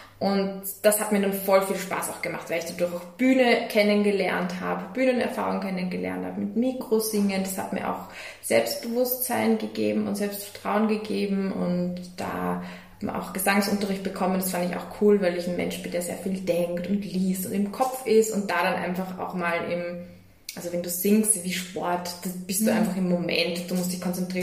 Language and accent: German; Upper Austria, Austria; ich komme aus Oberösterreich, finde ich irgendwie in Linz vielleicht schon auch mehr, aber dann im Mühlviertel, das ist nicht präsent.